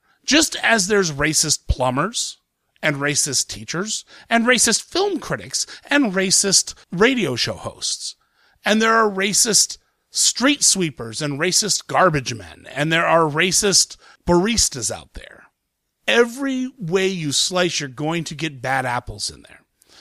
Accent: Ohio, United States; There have been a couple of them that have happened in Ohio. I'm from Ohio.

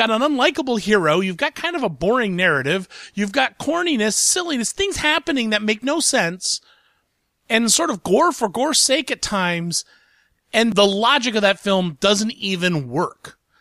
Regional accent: Columbus, Ohio, United States; I come from Columbus, Ohio

